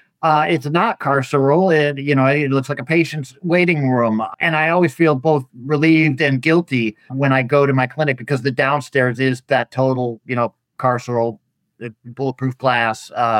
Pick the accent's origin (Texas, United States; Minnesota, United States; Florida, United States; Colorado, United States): Florida, United States; I grew up in Florida, so I have a lot of friends calling me from Florida